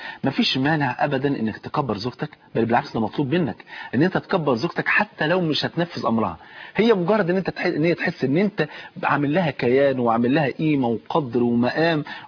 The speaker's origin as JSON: {"language": "Arabic", "country": "Egypt", "said": "بس عندنا في مصر"}